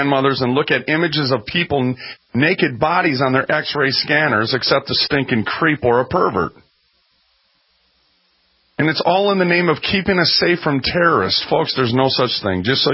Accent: Minneapolis, Minnesota, United States; I'm from North Minneapolis. Used to know guys like that.

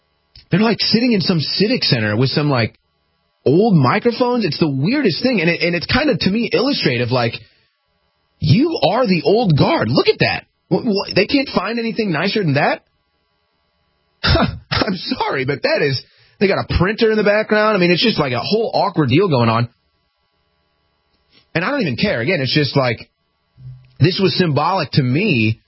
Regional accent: St. Louis, Missouri, United States; And look, I'm from St. Louis where homeless people are actual homeless people.

